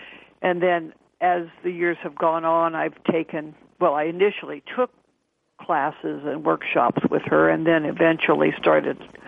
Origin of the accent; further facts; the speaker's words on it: Los Alamos, New Mexico, United States; And I came from Los Alamos, New Mexico. I grew up there.